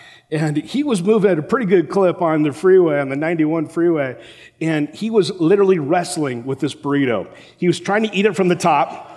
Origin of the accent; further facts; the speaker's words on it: Los Angeles, California, United States; I grew up in South LA area, and my time as a youth, I spent so much of my time actually hanging out at the beach, because it was like 5 minutes from my house.